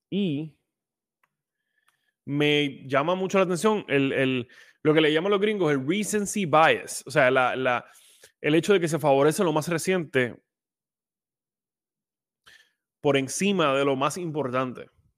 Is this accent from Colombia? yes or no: no; Puerto Rico; por esa naturaleza que tenemos como puertorriqueños